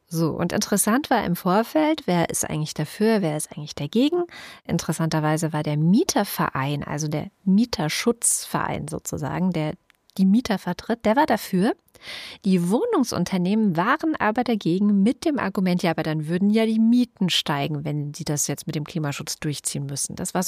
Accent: Berlin, Germany; Und das finde ich als Berlinerin schon den puren Wahnsinn.

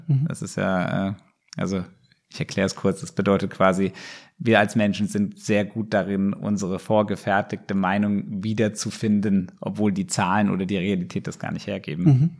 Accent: Mainz, Rhineland-Palatinate, Germany; ich komme aus Mainz, ist ja eine echte Weingegend in Deutschland

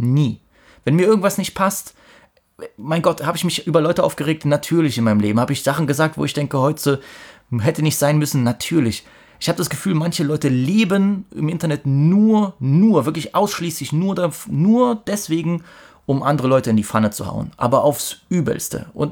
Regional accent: East Germany, Germany; ich als Ossi sollte das ja wissen

